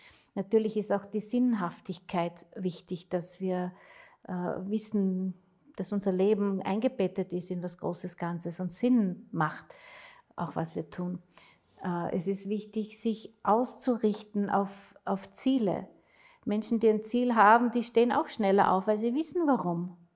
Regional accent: Austria; Damals war es ja noch ganz streng bei uns in Österreich.

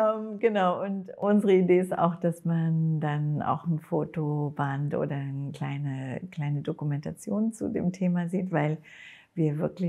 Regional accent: Hamburg, Germany; dass ich als Hamburger Schülerin auch bei Schüler gegen Rechts war früher.

